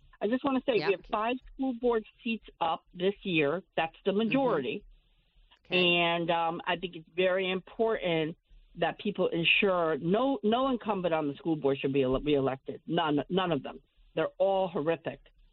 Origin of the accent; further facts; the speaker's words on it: Bridgeport, Connecticut, United States; You know, I'm born and raised in Bridgeport. I'm a public school graduate.